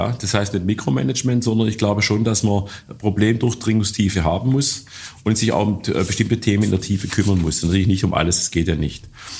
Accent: Winnenden, Baden-Württemberg, Germany; Ich bin hier geboren, in Winnenden. Also Stuttgart formal, aber aufgewachsen in Winnenden. Also da, wo Kärcher ist. Ich habe in Stuttgart studiert

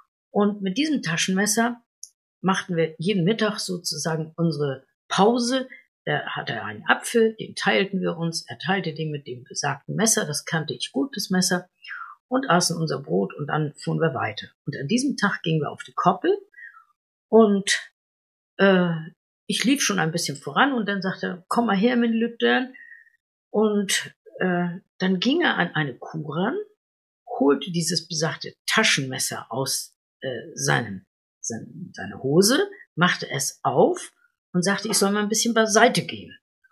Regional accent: Flensburg, Schleswig-Holstein, Germany; Ich bin ja in Flensburg an der Küste groß geworden

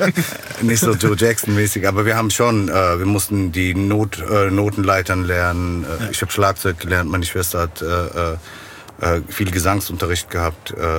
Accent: Frankfurt, Hesse, Germany; Frankfurt ist meine Heimatstadt, da bleibe ich auch. Hier ist ja auch mein ganzes Leben, die ganze Arbeit und alles ist hier.

